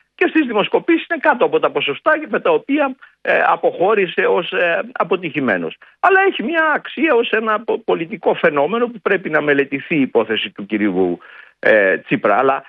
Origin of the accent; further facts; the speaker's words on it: Thessaly, Greece; λένε στην πατρίδα μου, τη Θεσσαλία.